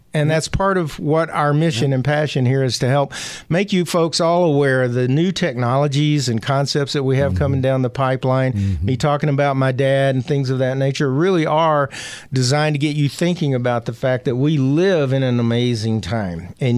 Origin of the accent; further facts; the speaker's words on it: Arkansas, United States; I'm from Arkansas. I can date myself.